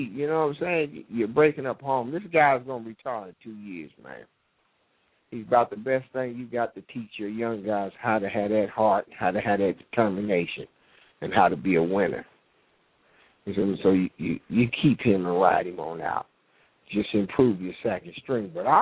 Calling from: Dayton, Ohio, United States; I'm from Dayton, Ohio.

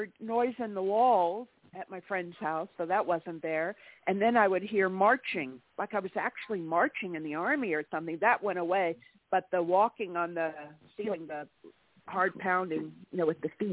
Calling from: California, United States; I'm calling from California.

